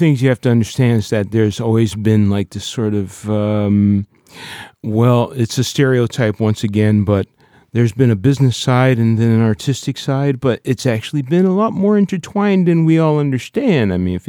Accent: Hartford, Connecticut, United States; I'm from Hartford, Connecticut, and I play piano.

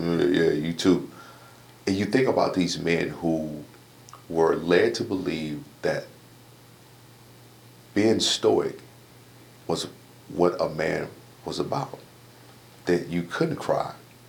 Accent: the South, United States; And I remember I grew up in the South. It was considered, this is a white folks thing.

